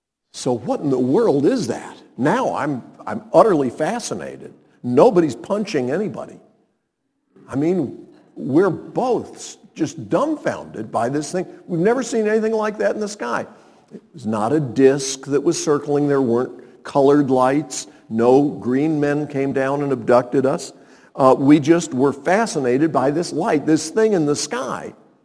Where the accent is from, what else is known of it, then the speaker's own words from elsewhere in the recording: Montreat, North Carolina, United States; I was growing up in Montreat, North Carolina, a lovely little town near Asheville.